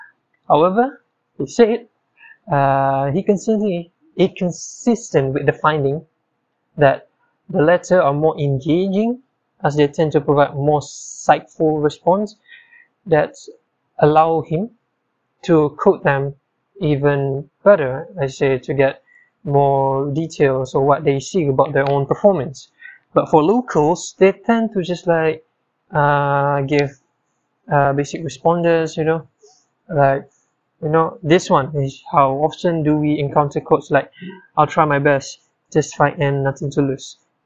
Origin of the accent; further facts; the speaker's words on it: Malaysia; As a Malaysian, I take pride in the fact that most of us can converse in English even with basic fluency.